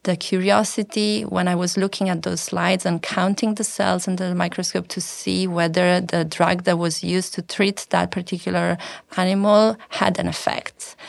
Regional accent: Italy; English is a second language; So it really gave me this amazing opportunity to realize, I'm coming from Italy. Everybody knows Italy, but it's just a small country in the world, if you think about it.

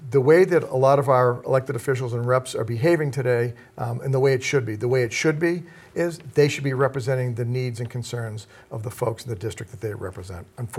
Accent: Norwell, Massachusetts, United States; now in Marshfield, United States; And I'm a resident of Marshfield. I grew up in Norwell

